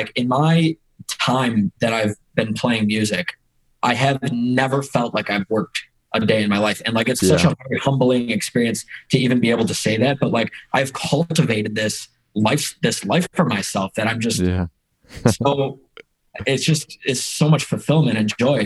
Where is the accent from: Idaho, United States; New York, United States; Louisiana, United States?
New York, United States; Buffalo; I'm from Buffalo, so it's cold outside.